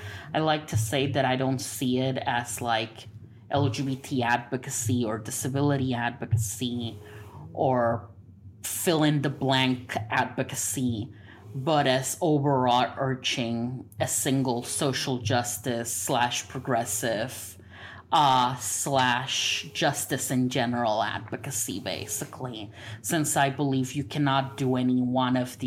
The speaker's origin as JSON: {"language": "English", "country": "Puerto Rico", "tie": "born or raised there", "said": "I grew up in Puerto Rico, originally."}